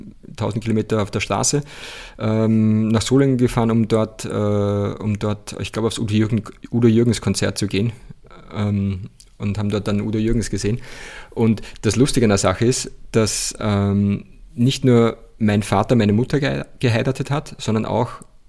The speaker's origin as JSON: {"language": "German", "town": "Mattersburg", "region": "Burgenland", "country": "Austria", "tie": "born or raised there", "said": "meine Heimatgemeinde Mattersburg ist jetzt keine allzu große Stadt, also eine Kleinststadt damals gewesen mit ein paar tausend Einwohnern."}